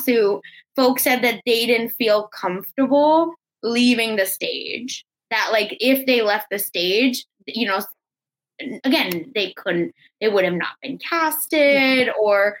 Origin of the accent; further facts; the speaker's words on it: India; me as a person, you know, person of color, as an immigrant, as an Indian, as a Jew